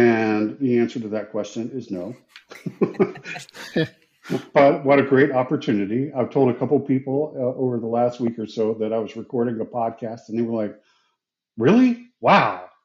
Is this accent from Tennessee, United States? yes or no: no; Virginia, United States; I'm originally from Roanoke, Virginia. And I like to say that I was born in Roanoke, and then we moved to the country. It's a very rural area of southwestern Virginia.